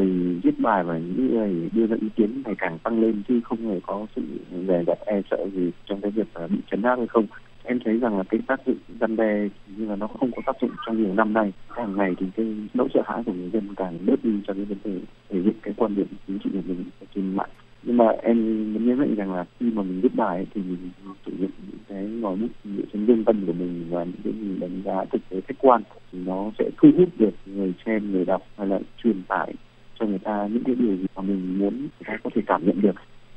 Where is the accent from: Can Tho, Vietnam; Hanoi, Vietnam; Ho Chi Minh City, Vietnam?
Hanoi, Vietnam; tôi đến từ Hà Nội.